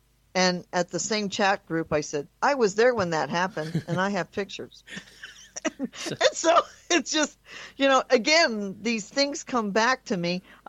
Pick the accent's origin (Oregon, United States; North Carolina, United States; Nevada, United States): Nevada, United States; Las Vegas; I went off because I will not accept people bashing my hometown and saying negative things about the Westgate.